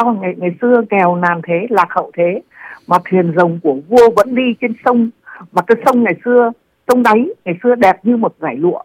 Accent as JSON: {"language": "Vietnamese", "town": "Dan Phuong", "region": "Hanoi", "country": "Vietnam", "tie": "born or raised there", "said": "từ Đan Phượng, nơi quê nhà tôi đấy, là ở ngoại thành Hà Nội đấy"}